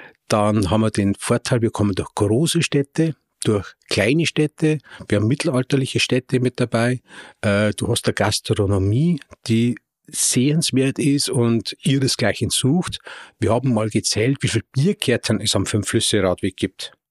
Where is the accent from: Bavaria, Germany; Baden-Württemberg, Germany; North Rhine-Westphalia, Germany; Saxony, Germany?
Bavaria, Germany; Neunburg vorm Wald; also born or lived in Straubing; ich bin eigentlich gebürtiger Neuenburg vom Wald, also Oberpfälzer. Mhm. Bin dann der Liebe wegen nach Straubing gezogen